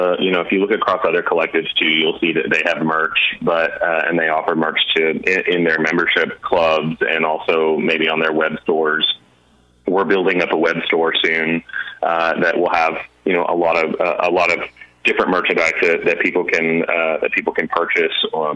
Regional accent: Hot Springs, Arkansas, United States; I grew up in Arkansas. I'm from Hot Springs, and I grew up a Razorback fan.

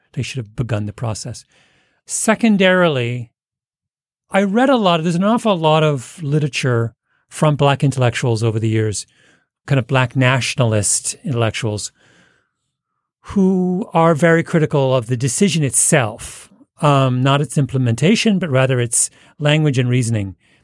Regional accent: Canada; Speaking as a Canadian, what Canada, like a number of other small countries, have always done is put a fence around their cultural industries.

